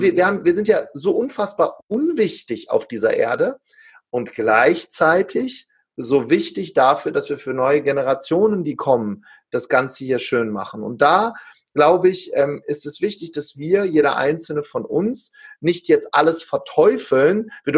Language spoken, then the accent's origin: German; Wuppertal, North Rhine-Westphalia, Germany; now in Limburg, Germany; Es gab im Vergleich zu der Zeit, wo ich aufgewachsen bin, in einer Großstadt in Wuppertal, da gab es keinen Bioladen.